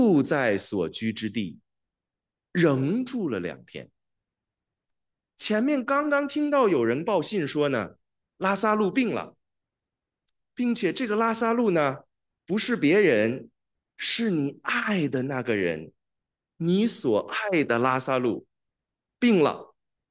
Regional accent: China; 我们中国人讲啊，人命关天，是不是？

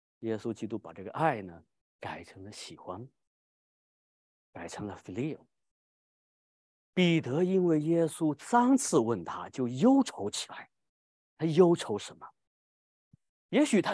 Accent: Wenzhou, Zhejiang, China; accent: Wenzhou; 我们温州话是没有爱这个字的

